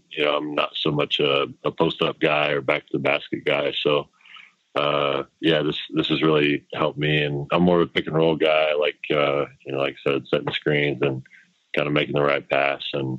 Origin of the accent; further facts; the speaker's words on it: Indiana, United States; And so I kind of did one shoe of the pair is kind of my idea of some of my memories of growing up in Indiana.